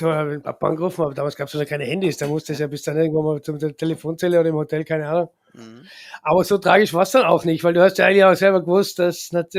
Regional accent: Austria

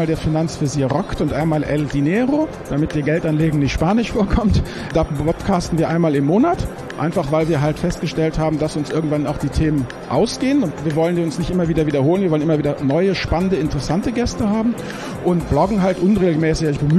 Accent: Rhineland, Germany; Ich komme aus dem Rheinland, bin Vater und Ehemann

